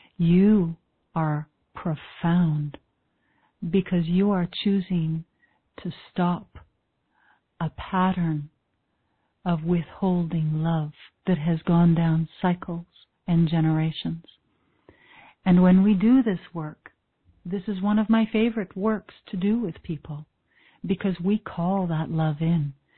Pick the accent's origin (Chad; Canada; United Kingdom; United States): Canada; It's all these Canadians. I'm Canadian.